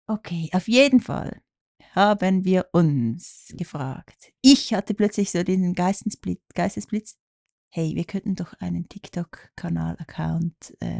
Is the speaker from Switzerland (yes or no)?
yes; Zurich, Switzerland; Stell dir vor, du bist so ein Zürcher, ich bin ja Zürcherin.